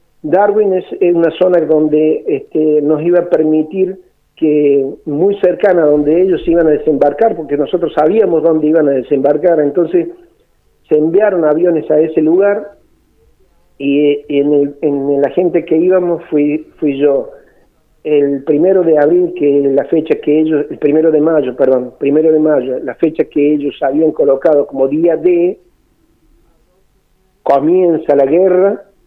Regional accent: Villa Mercedes, San Luis, Argentina; soy de aquí de Villa Mercedes, nacido en este lugar, en esta queridísima provincia de San Luis, fui trasladado a Reconquista en el año 82

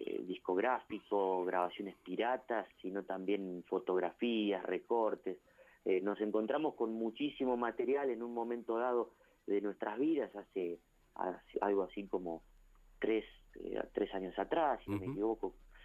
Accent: Huinca Renancó, Córdoba, Argentina; desde mi adolescencia, viviendo ahí en mi pueblo natal, en Cuenca Renancó.

